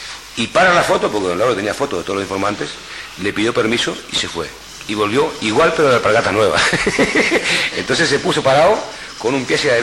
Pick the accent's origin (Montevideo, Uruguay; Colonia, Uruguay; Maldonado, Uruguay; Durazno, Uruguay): Montevideo, Uruguay; aunque yo no soy del interior, yo soy de Montevideo. Uh-huh. Me crié en Montevideo, en un barrio más o menos del interior, pero recorrí mucho el interior.